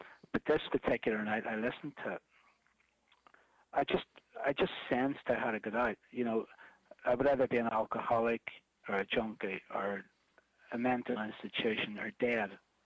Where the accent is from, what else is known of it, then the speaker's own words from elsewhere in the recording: Belfast, Northern Ireland, United Kingdom; also born or lived in Dublin / London; well, I'm from Belfast, but I lived in Dublin for a long time